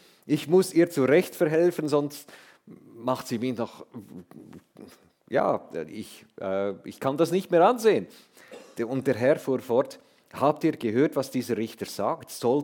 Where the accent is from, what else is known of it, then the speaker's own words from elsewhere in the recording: Zofingen, Aargau, Switzerland; Ja, also ich bin in Zofingen aufgewachsen, nicht weit von hier.